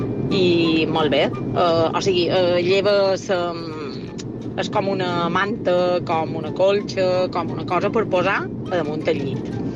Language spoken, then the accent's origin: Catalan; Esporles, Balearic Islands, Spain; som d'Esporles